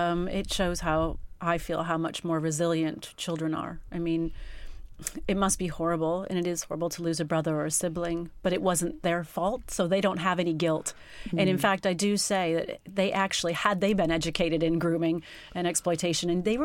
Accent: United States; now in England; especially because I'm not English and living in another country, I think they just thought, gosh, she's a paranoid American hovering helicopter worrywart parent.

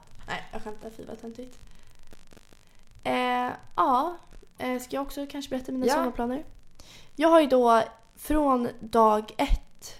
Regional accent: Djursholm, Stockholm County, Sweden; Sen när mina föräldrar skilde sig flyttade jag till stan. Jag är uppväxt i Djursholm

